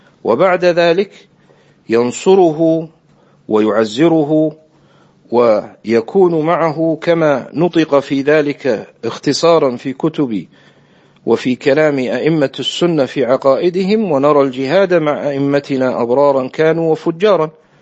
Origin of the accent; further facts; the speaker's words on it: Kuwait; في بلدنا الكويت